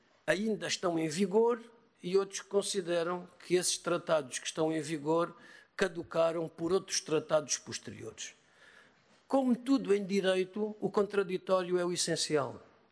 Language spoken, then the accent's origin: Portuguese; Angola; Eu tenho 2 nacionalidades, sou angolano e sou português